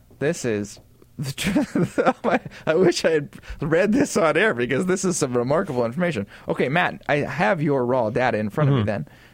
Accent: Canada; Here I am being all Canadian.

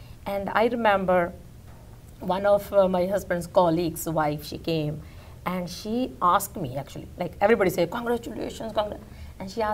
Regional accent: India; English is a second language; moved away; you know, like 2 years ago, I came from India.

